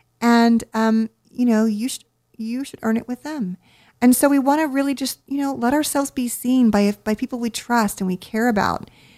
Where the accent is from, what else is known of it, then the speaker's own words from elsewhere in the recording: Southern United States, United States; growing up in the South and being a girl, I was socialized to be pleasant and be nice and be kind.